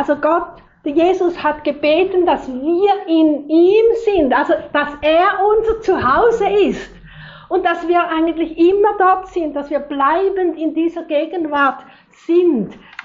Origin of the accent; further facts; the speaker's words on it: Switzerland; bei uns in der Schweiz sagen wir, sind die Heim.